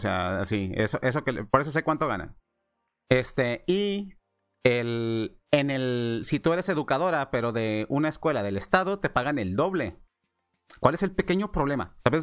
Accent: Mexico; una chica, voy a poner de ejemplo en mi país, ¿no? O sea, una chica que gana, que tiene su carrera universitaria y es educadora de preescolar, que son de las que menos ganan, ganan hasta 4,000 pesos mexicanos al mes.

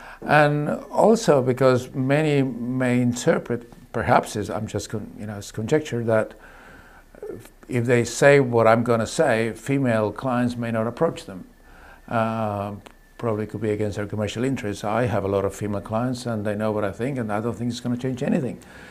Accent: Argentina; moved away as an adult; now in New Zealand; I grew up in Argentina. I arrived in New Zealand in 1990.

